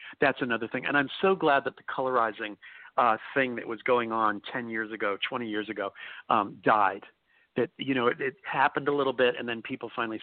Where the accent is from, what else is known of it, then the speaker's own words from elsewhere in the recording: New York City, New York, United States; Now, as a New Yorker, that's one of those places where you come uptown and you hit that yeah. circle